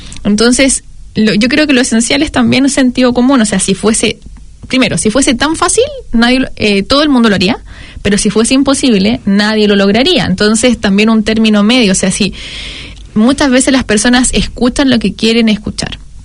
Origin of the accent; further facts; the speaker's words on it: Graneros, O'Higgins, Chile; yo que soy de un pueblo pequeñísimo en, no sé, una ciudad nada, muy, muy lejos en Granero, se llama mi pueblo, y la ciudad grande se llama Rancagua. O sea, yo crecí en un pueblo chiquitísimo.